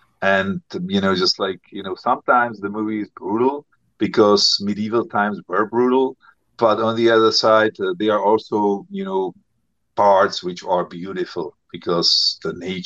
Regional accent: Prague, Czechia; English is a second language; I grew up in Prague. I have a cottage in South Bohemia

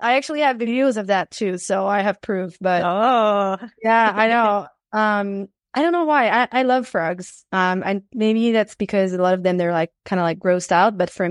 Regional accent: Quebec, Canada; Yeah, I'm from Quebec.

